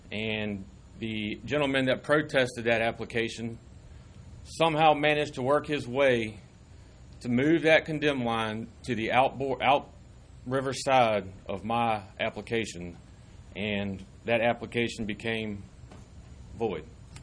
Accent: Chesapeake, Virginia, United States; now in Gloucester County, United States; I'm a resident of Gloucester County. I grew up in Chesapeake, Western Branch.

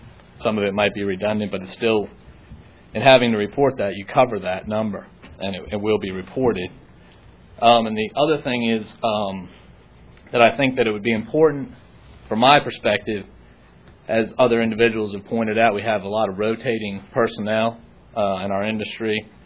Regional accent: Eastern Shore, United States; I'm from the Eastern Shore as well.

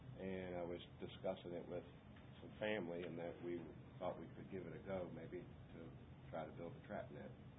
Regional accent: Virginia Beach, Virginia, United States; I'm originally from Virginia Beach.

